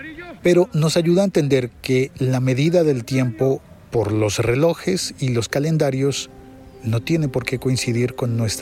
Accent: Colombia; Ahora, eso no pasa ni en China ni en mi país, Colombia. Tampoco pasa en Perú.

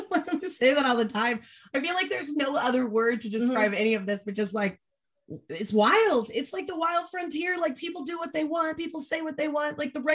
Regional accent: San Diego, California, United States; I'm from San Diego. I have a large Hispanic family. I know I look super white and I am DNA wise, but culturally, the Latin community is just, it's so close to my heart.

